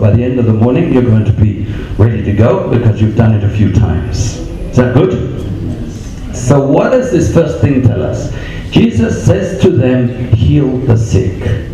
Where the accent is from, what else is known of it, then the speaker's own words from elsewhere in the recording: England, United Kingdom; accent: English; you already tell from my accent I'm English.